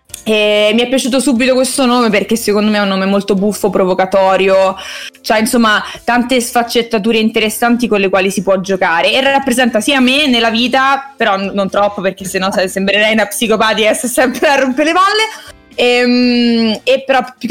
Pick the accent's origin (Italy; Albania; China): Italy; Rome, Lazio; Ho 24 anni, sono di Roma e sono una cantautrice